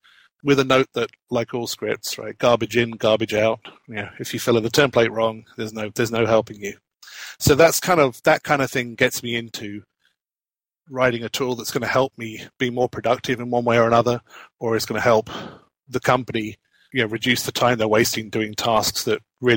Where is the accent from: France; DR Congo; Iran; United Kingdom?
United Kingdom; now in Atlanta, United States; I'm a network consultant. I'm originally from the UK, as you may have gathered from my accent, but I moved out to Atlanta, Georgia a few years ago in the United States.